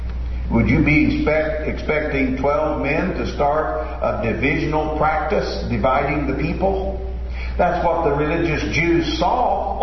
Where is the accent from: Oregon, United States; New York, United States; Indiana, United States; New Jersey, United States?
Indiana, United States; And I've seen lots of sycamore trees growing up in Indiana.